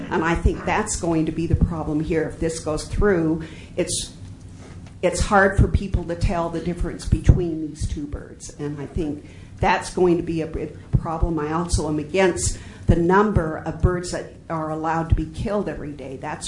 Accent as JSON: {"language": "English", "town": "Bountiful", "region": "Utah", "country": "United States", "said": "I'm from Bountiful. I'm a retired teacher"}